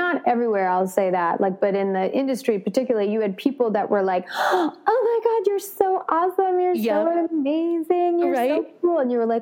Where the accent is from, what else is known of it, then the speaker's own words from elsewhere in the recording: Boston, Massachusetts, United States; now in Los Angeles, United States; my experience when I first moved to LA was really gnarly. Like, It was just like, and I'm originally from Boston